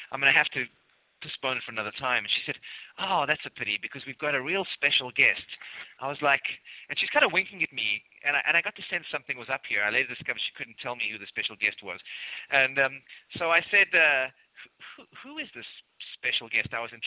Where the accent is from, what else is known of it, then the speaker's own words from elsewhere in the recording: South Africa; I would be honored to, because I'm originally South African.